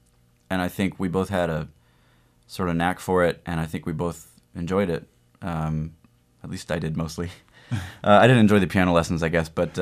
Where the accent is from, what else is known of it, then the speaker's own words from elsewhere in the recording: Sioux City, Iowa, United States; now in Portland, United States; I'm from Sioux City, Iowa.